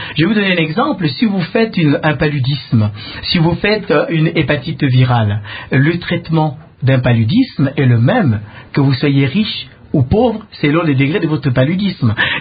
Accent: DR Congo; chez nous au Congo.

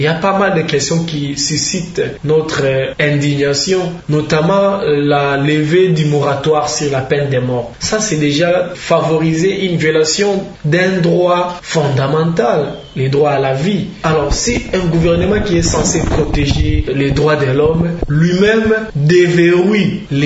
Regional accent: DR Congo; Surtout parce que nous sommes premièrement des Congolais. Nous sommes d'abord des Congolais.

